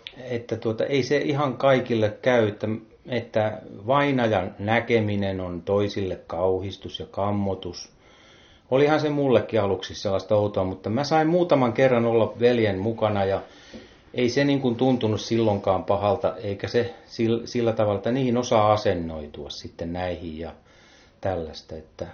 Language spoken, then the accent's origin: Finnish; Teuva, South Ostrobothnia, Finland; Olen syntyperäinen teuvalainen ja saanut asua uskovien isän ja äidin luona pitkään.